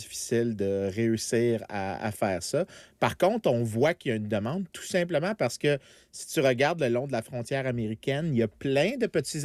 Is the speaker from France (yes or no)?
no; Quebec, Canada; moi, j'ai grandi sur la rive sud de Montréal.